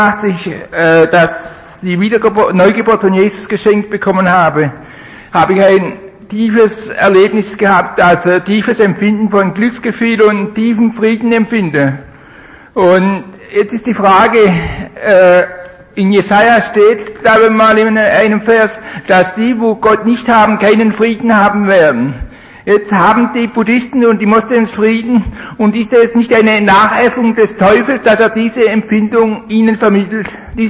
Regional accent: Braunsbach, Baden-Württemberg, Germany; Ich komme aus Braunsbach-Jungholzhausen, Kreis Schwäbisch Hall, und gehöre zur Süddeutschen Vereinigung Schwäbisch Hall.

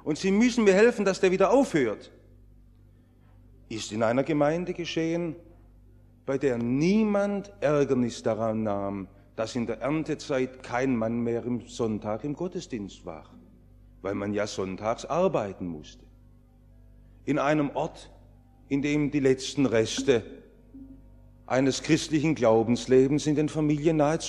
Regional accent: Stuttgart, Baden-Württemberg, Germany; Ich bin in Stuttgart aufgewachsen, groß geworden und liebe Stuttgart.

